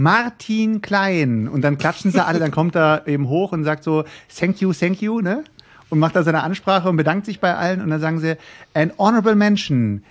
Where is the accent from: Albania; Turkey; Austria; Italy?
Turkey; now in Germany; ich bin ursprünglich Türke.